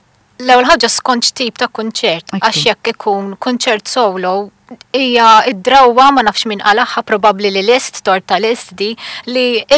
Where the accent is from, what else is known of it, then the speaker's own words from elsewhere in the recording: Birkirkara, Central Region, Malta; born there; Iva, u twilid bil-Kirkara. Bdejt nistudja il-pjano, l-mużika, meta kellha 5 snin, ġifieri, u anke kont qed naqas għalhom il-5 snin.